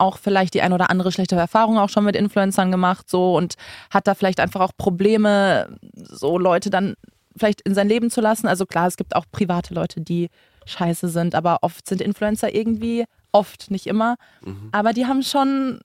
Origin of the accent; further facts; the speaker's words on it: Karlsruhe, Baden-Württemberg, Germany; Also erstens kommen wir ja aus Karlsruhe.